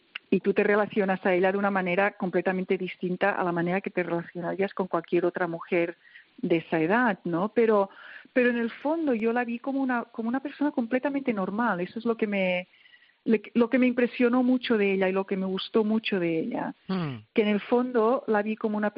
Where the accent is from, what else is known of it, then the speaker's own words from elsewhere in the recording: Spain; me sorprendió recibir el encargo precisamente porque soy española.